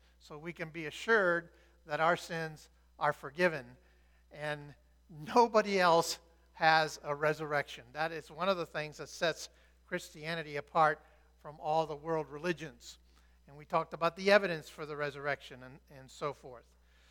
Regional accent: Florida, United States; I've often thought, because I was raised in Florida, that the only physical comparison I could make to that is for me becoming a roach.

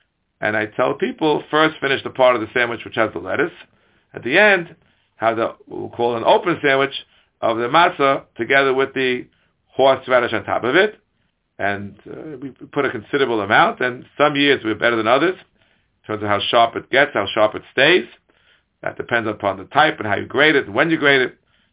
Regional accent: United States; which is the minhag even in Europe, even when I grew up in America.

